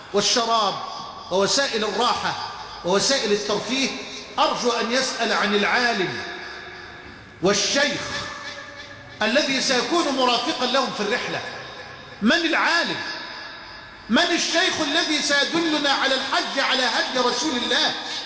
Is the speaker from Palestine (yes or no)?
no; Egypt; اللهم اجعل بلدنا مصر امنا امانا